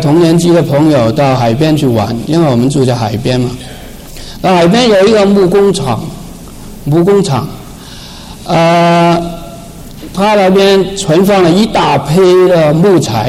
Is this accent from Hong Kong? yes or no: yes; Hong Kong; first language Cantonese; Chinese is a second language; also born or lived in Guangzhou, China; 可能各位都听得出来我国语时代有一点腔调，因为我在广州出生的，我也是中国人啊，但是在香港长大，所以广东话是我第一个语言。感谢主安排了一位就是台湾的太太，所以我国语还会讲一点点。